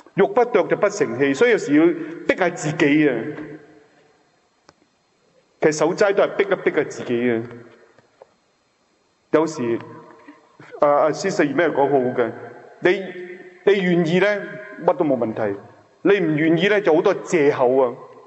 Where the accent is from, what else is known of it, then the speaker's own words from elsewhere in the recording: Hong Kong; 我哋香港人零舍鬼紧张嘅